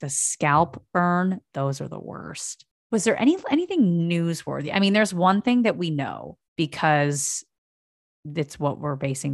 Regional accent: East Coast, United States; I'm from the East Coast.

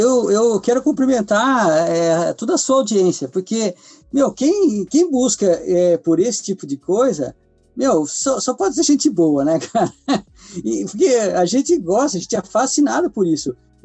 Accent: São Paulo, Brazil; eu sou do interior de São Paulo, cidade bem pequenininha. E eu fui estudar em Curitiba, eu formei em Direito

